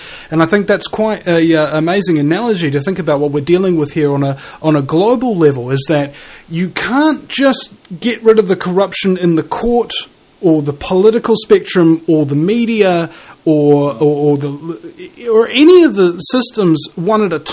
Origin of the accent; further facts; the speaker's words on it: New Zealand; I'm from New Zealand. I've got New Zealand problems.